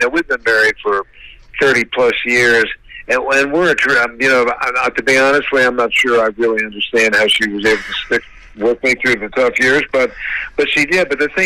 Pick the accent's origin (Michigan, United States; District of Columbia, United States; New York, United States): District of Columbia, United States; Washington; I grew up right near the Maryland State Line by Chevy Chase Circle. I was on the D.C. side of the line